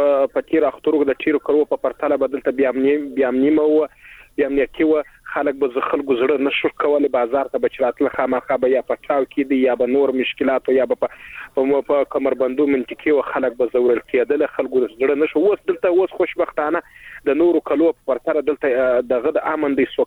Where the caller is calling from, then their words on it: Helmand, Afghanistan; تاسو اوریدونکو بدریم د هلمند لړۍ کې